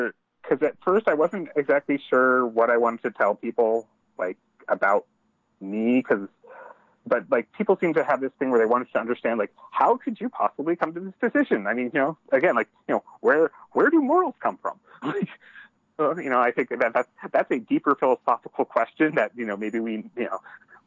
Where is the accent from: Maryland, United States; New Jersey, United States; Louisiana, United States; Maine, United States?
Maine, United States; also born or lived in Vermont / Montana; I grew up mostly in Maine, you know, went to college in Vermont. I live in Montana.